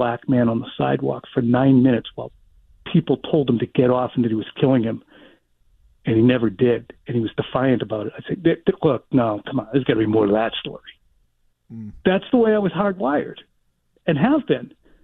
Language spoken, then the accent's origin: English; Pembroke, Massachusetts, United States; I grew up in Pembroke.